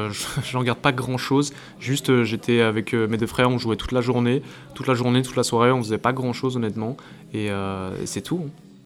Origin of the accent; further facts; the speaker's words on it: Troyes, Grand Est, France; donc j'ai 22 ans. Je suis actuellement entrepreneur et je viens de la ville de Troyes dans l'Aube.